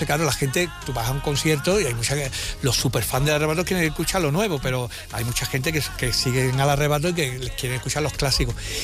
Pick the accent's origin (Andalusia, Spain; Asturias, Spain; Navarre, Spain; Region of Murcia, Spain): Andalusia, Spain; Seville; me gusta, me siento muy, muy sevillano, muy andaluz, muy español.